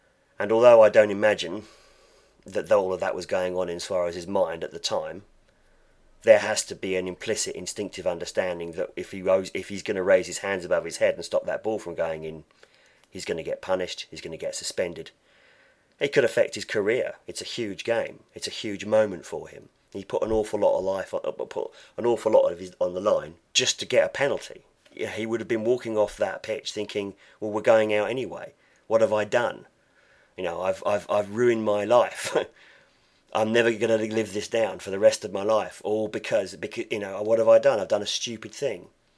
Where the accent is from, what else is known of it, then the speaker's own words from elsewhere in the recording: England, United Kingdom; if the situation was replicated for England as an Englishman or for Crystal Palace as a Crystal Palace supporter